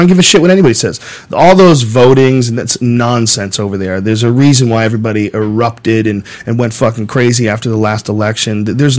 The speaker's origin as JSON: {"language": "English", "town": "Newark", "region": "New Jersey", "country": "United States", "said": "Listen, that's my people. I'm a Jersey Guinea. I was born in Newark, New Jersey, man."}